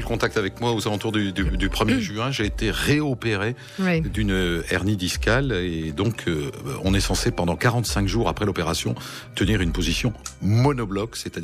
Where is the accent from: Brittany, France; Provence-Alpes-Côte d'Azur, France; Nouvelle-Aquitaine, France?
Nouvelle-Aquitaine, France; Bayonne; born there; je suis né à Bayonne et j'y habite parce que ma foi, c'est parmi les régions dans lesquelles on est, c'est une des régions agréables où vivre. Donc j'y vis.